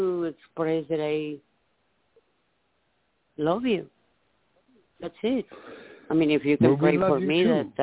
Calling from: Nevada, United States; I want to thank you very much. I'm calling from Nevada.

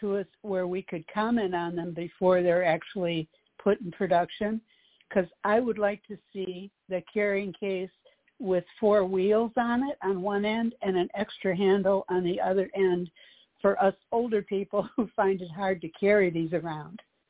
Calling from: North Carolina, United States; Hi, this is … from North Carolina.

